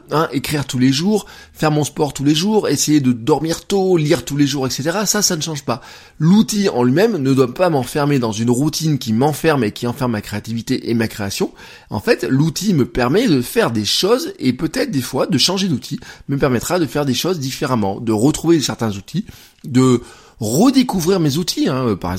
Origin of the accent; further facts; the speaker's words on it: Auvergne-Rhône-Alpes, France; Hier le temps était très mitigé chez nous en Auvergne, hein.